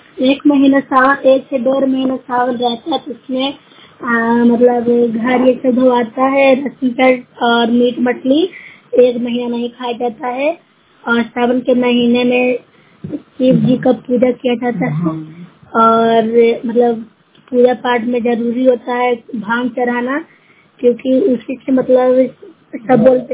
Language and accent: Hindi; Bihar, India; मैं नोटा प्रखंड से हूँ, जिला नालंदा की रहने निवासी हूँ।